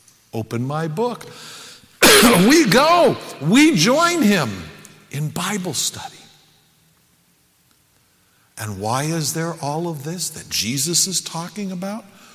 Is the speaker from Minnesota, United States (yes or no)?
no; Bishop, California, United States; It's totally different than, you know, growing up in Bishop, the mule capital of the world. Almost everybody wears cowboy hats. They're all cowboys.